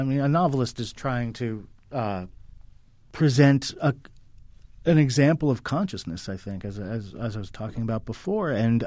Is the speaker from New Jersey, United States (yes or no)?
yes; New Jersey, United States; I was a Jewish kid growing up in New Jersey, so I didn't really understand half the stuff Hanna was talking about in terms of the South or what it meant to be Southern.